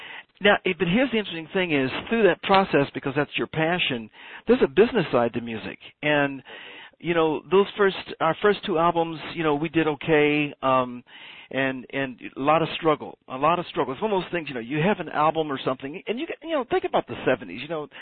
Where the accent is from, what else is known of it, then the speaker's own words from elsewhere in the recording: Dayton, Ohio, United States; because I'm from Dayton, Ohio, and I said, look, let's do some jingles.